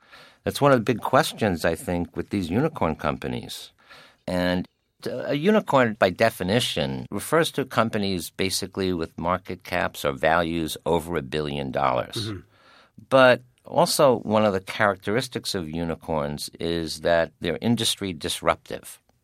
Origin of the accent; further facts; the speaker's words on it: United States; Well, as an American, I'm concerned